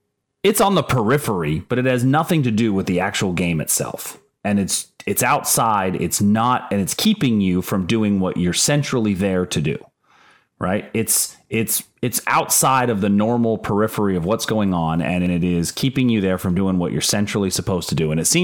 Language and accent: English; Pittsburgh, Pennsylvania, United States; I'm from Pittsburgh. When I grew up, he was the bishop, right? Growing up as a kid, he was the bishop.